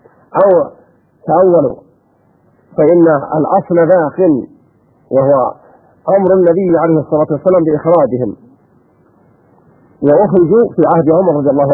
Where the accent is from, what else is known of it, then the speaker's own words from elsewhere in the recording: Saudi Arabia; ونحن بحمد الله في بلادنا المملكة العربية السعودية